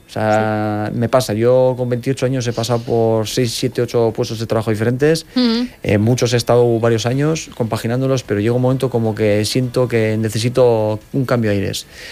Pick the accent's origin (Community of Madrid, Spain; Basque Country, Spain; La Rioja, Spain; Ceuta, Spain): Basque Country, Spain; Valle de Trápaga-Trapagaran; Soy de Trapagarán, del Valle de Trapagarán.